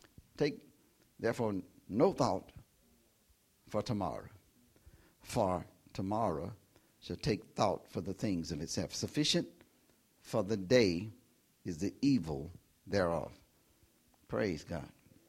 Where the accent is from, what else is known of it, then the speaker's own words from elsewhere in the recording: United States; We grew up in America, and we don't have kings in America.